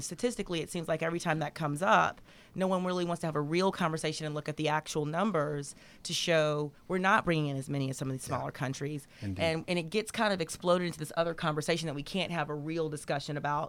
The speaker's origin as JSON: {"language": "English", "region": "Mississippi", "country": "United States", "said": "I'm a Southerner from the state of Mississippi, and I'm actually from a recruited group of people because I'm an African-American"}